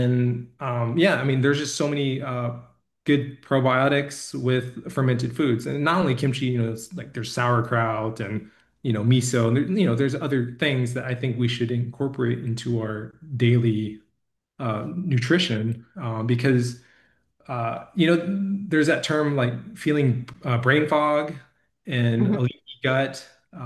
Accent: Missouri, United States; I grew up in Missouri, and I moved to Texas in 2016.

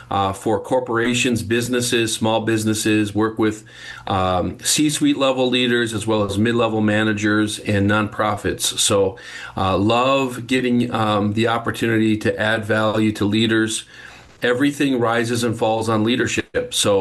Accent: Arizona, United States; moved away as an adult; now in Minnesota, United States; I grew up in Arizona, where you currently live. But I grew up in Arizona. My family, extended family, still out in the greater Phoenix area. And then I live in Minnesota. I moved here 21 years ago

